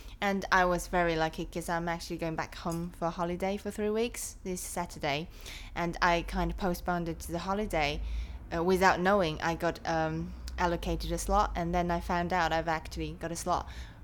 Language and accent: English; China; And I come from China originally and age is 27, yeah.